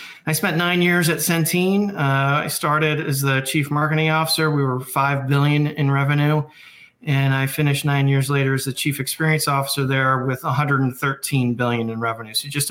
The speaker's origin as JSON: {"language": "English", "region": "Connecticut", "country": "United States", "tie": "born or raised there", "said": "I grew up in Connecticut in the Reagan 80s"}